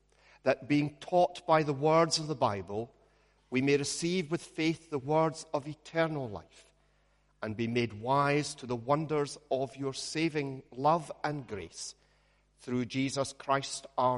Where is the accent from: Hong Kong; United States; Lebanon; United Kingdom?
United Kingdom; Scotland; Again, I said, "I'm Scottish. I am not Australian."